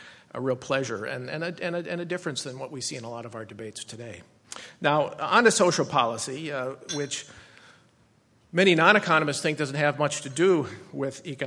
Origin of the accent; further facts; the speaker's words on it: Green Bay, Wisconsin, United States; spent 6 months as a college sophomore working the night sports desk at the Green Bay Press-Gazette in my hometown from 6 to midnight.